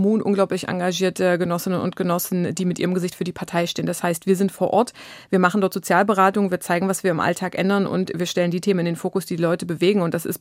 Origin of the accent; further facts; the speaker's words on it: East Germany, Germany; Ich bin Ostdeutsche und es nervt mich wirklich tierisch